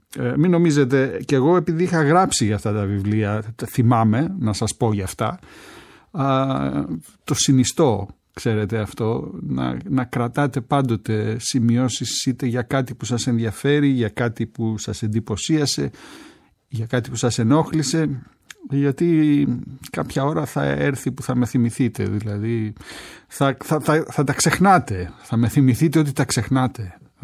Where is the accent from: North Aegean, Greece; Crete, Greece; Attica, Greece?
Crete, Greece; Rethymno; στην Κρήτη, την πατρίδα μου, έχω γεννηθεί στο Ρέθυμνο